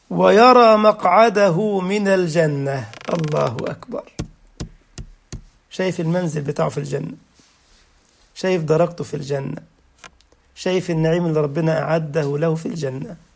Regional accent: Egypt; عندنا في مصر كده تجد في بيوت عاملة المساجد في الدور الأرضي كده

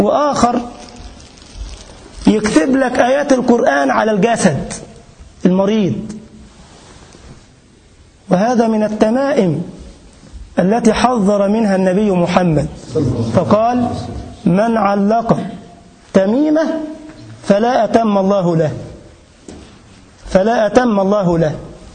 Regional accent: Egypt; دي عادات عندنا في مصر، مش عارف عندك ولا لا.

